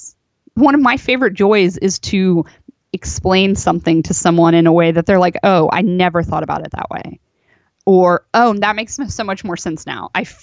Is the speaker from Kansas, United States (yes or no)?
yes; Kansas, United States; born there; now in Texas, United States; I was born in Kansas. A lot of people don't know this.